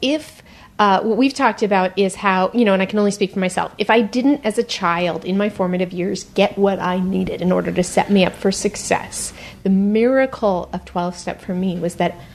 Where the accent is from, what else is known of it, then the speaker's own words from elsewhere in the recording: California, United States; Well, I grew up in Marin County.